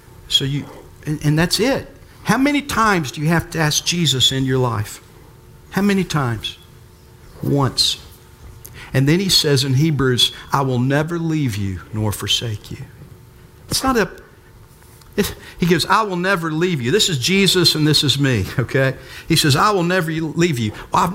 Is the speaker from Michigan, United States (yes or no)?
yes; Wayne, Michigan, United States; also born or lived in Bristol, Virginia; So we moved from Bristol, Virginia to Wayne, Michigan, outside of Detroit with my aunt.